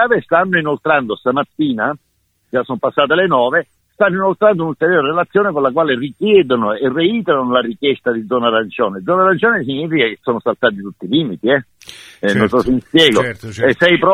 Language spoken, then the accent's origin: Italian; Sicily, Italy; Però meglio diventare rossi una volta, si diceva dalle mie parti, che continuare a stare pavidi e ingialliti. Meglio rusciare che giannare. Dico in siciliano così ci capiamo tutti.